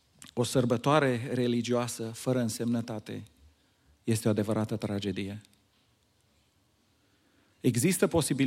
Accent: Bucovina, Romania; now in United States; harul care l-am avut cei care am crescut în România, cel puțin pentru o perioadă de vreme. Nu știu dacă vă aduceți aminte, am amintiri așa de frumoase de timpul acesta a Paștelor. Mi-aduc aminte la noi, cel puțin în Bucovina

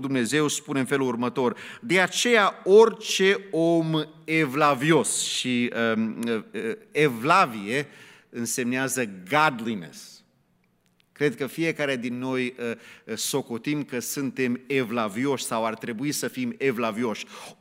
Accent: United States; atunci când am crescut eu în America, în 1970

